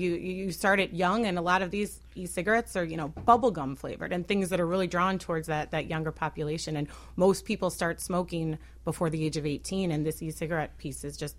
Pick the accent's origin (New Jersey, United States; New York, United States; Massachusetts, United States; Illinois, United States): Illinois, United States; Normal; No, I grew up in Normal, Illinois.